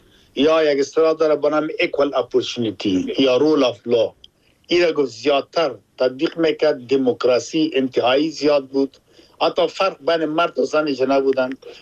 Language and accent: Persian; Afghanistan; now in United Kingdom; ما افغان هستم در انگلستان زندگی می کنم، یک خود ما افغان هستم مسلمان از کلتور و فرنگ خود دارم جدا